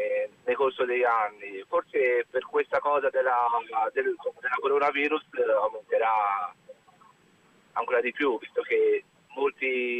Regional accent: Tuscany, Italy; Sono a metà da Firenze e Prato.

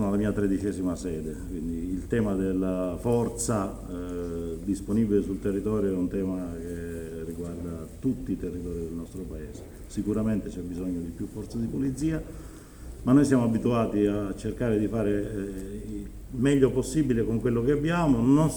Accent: Trieste, Friuli-Venezia Giulia, Italy; vengo da Trieste, quindi l'ho vissuto in prima persona

